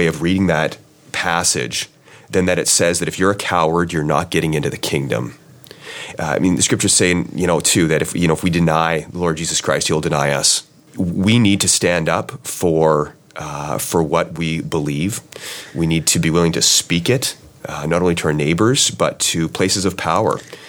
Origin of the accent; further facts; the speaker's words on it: Canada; maybe I'm speaking more about as a Canadian